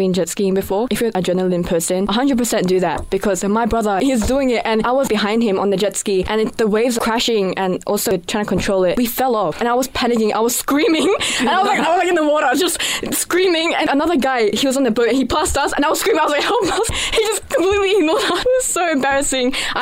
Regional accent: Australia; Look, I don't know, because when you're 2 ethnicities, you're not fully this and you're not fully that. So now I just say that I'm Australian.

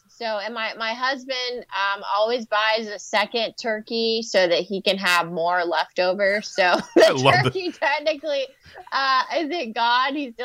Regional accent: Florida, United States; like my home state here, Florida, has been pretty open, very open.

